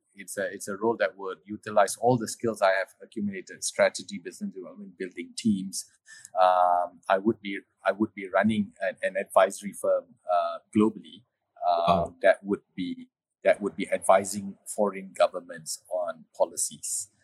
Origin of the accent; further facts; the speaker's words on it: Malaysia; growing up in Malaysia, going to school, I had a very multicultural, multiracial upbringing.